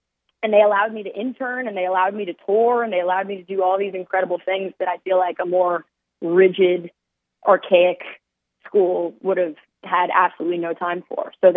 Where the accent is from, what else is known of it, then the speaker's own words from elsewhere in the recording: New York City, New York, United States; You know, I'm born and raised in Manhattan. I didn't want to leave Manhattan. I wanted to just go from uptown to downtown.